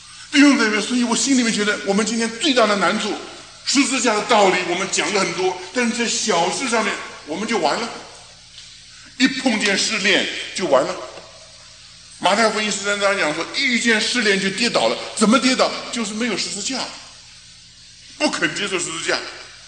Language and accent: Chinese; China; 正像中间我们中国人讲什么，好男不当兵